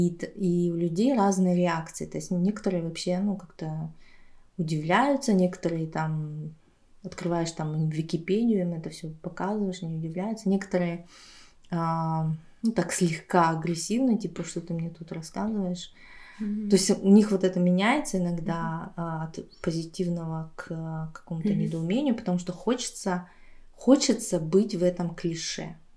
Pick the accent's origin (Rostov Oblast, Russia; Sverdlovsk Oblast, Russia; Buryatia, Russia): Buryatia, Russia; я бурятка вообще.